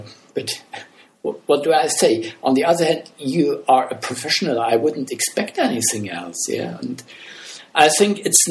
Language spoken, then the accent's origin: English; Germany; accent: German; English is a second language; I'm from Germany. Probably you have already recognized my German accent, but … isn't really a German name. Yes, you're right. I'm not a German. My citizenship is German, but my nationality is Sorb.